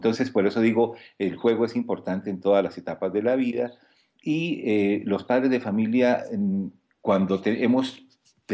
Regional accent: Colombia; now in Cuernavaca, Mexico; Soy de origen colombiano y me gusta jugar mucho.

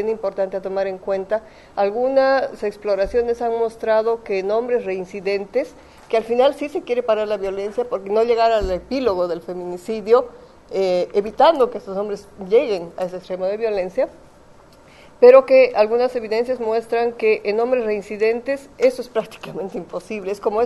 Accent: Bolivia; yo vengo de Bolivia, perdón, que debí comenzar ahí … vengo de Bolivia

